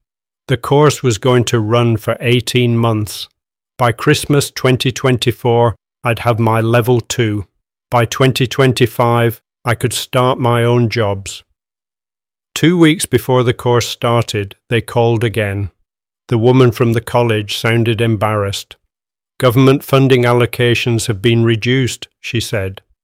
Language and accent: English; Hattersley, North West England, United Kingdom; I grew up on the Hattersley estate in Tameside, watching my dad come home every night covered in brick dust and cement. He worked the building sites across Manchester